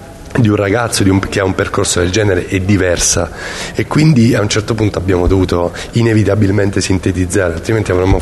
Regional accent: Basilicata, Italy; also born or lived in Apulia; Io sono nato in Puglia, sono cresciuto in Basilicata e tra l'altro ero a pochi chilometri dal loro set, quindi io nel 91, quando il film è stato girato, avevo 6 anni

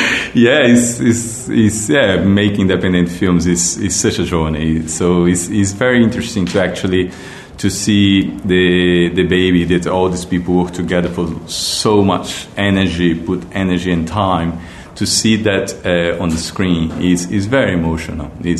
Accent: Recife, Pernambuco, Brazil; moved away as an adult; But for me, the relationship was very, very personal because I come from Recife. I lived in Recife until I was 23, if I'm not wrong now, and then I moved to Europe.

